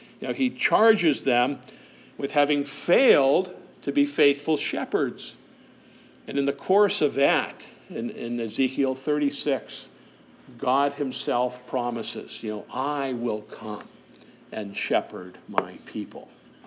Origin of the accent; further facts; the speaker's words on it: Bethlehem, Pennsylvania, United States; Reed and I grew up in Bethlehem, Pennsylvania. We grew up in a land of Bible names.